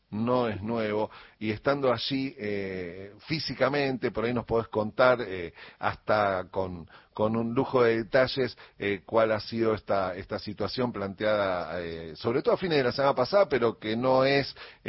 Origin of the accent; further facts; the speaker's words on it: Argentina; en el fondo todos argentinos, somos un poco de Bahía y un poco cordobeses